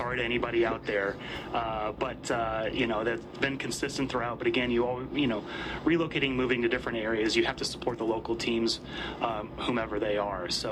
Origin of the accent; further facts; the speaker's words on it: St. Louis, Missouri, United States; Originally, I'm from St. Louis area.